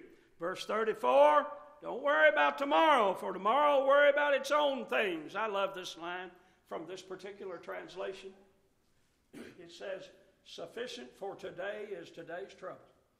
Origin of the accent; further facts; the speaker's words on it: Kentucky, United States; accent: Kentucky; I went to a school one time for public speaking, and they tried to neutralize my Kentucky accent.